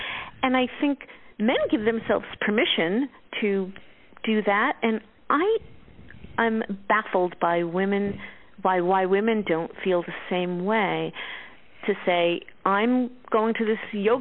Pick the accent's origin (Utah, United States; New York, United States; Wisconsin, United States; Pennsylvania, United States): New York, United States; New York City; I grew up in New York City.